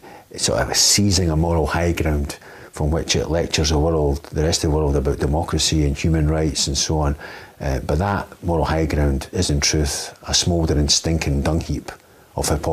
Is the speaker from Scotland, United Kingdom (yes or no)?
yes; Edinburgh, Scotland, United Kingdom; I'm Edinburgh born and bred. I'm 47. So that means I grew up in Edinburgh, in the west side of the city, in the 70s and 80s.